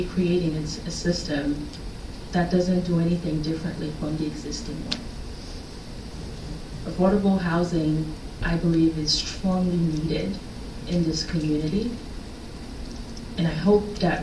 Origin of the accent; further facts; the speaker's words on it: Haiti; as my fellow commissioners know, that I'm from Haiti